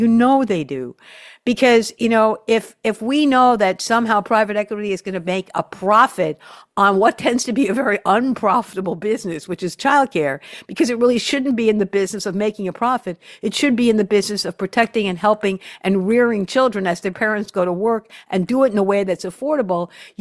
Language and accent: English; Hicksville, New York, United States; I grew up on Long Island. I grew up in a town called Hicksville. Guess where my grandparents lived? Across the street.